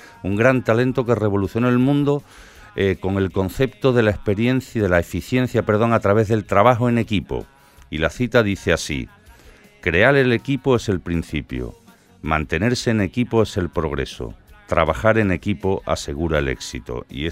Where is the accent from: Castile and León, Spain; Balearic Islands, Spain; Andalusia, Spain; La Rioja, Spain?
Andalusia, Spain; Jerez de la Frontera; en Jerez, mi tierra, ya tiene dos campos de rugby espectaculares